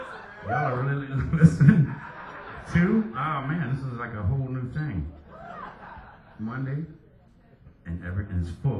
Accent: the South, United States; I grew up in the South. It was a requirement.

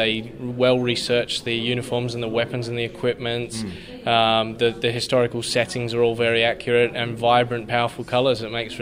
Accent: Australia; I mean, I'm from Australia, and I grew up out in Australia reading it as well.

